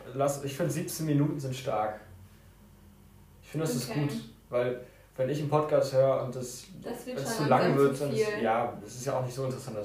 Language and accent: German; Germany; wenn ich im Ausland bin, dann bin ich schon so, okay, ich bin Deutscher. Und das finde ich gut. Also bin schon stolz, aus Deutschland zu sein.